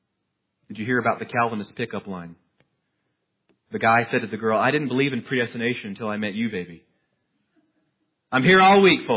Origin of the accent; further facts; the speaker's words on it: Oklahoma, United States; And I'm from Oklahoma, so I read a little bit slower.